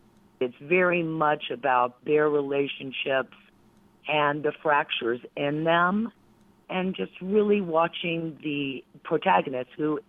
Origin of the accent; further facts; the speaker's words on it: Miami, Florida, United States; because I'm originally from Miami, and it's just, you know, it's a very different world.